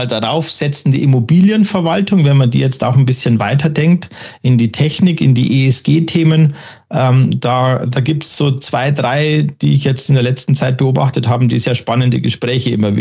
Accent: Munich, Bavaria, Germany; Ich komme aus München und da trinkt man dann doch eher mal ein Weißbier oder sowas.

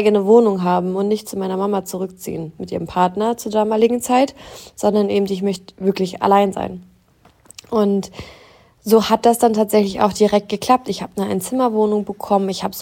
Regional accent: Saxony-Anhalt, Germany; ich komme ja aus dem Osten, aus der Nähe von Salzwedel, also aus der Nähe von Magdeburg, Wolfsburg, die Richtung.

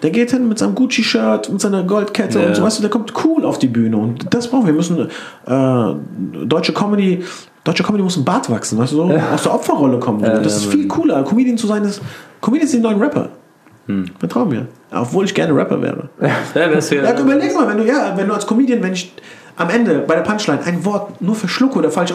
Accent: Turkey; Ich so, ah, oh, fuck, sowas sollte es als Türke gar nicht geben, weißt du.

